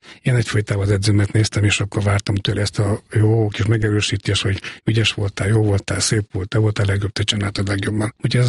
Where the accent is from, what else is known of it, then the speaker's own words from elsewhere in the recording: Miskolc, Borsod-Abaúj-Zemplén, Hungary; born there; Miskolcon születtem 1965-ben